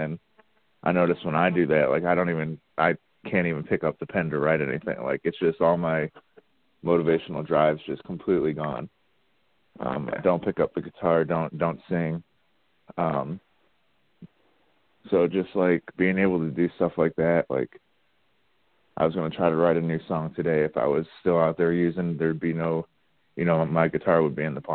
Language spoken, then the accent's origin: English; Cleveland, Ohio, United States; but I'm from Cleveland. I can't help it.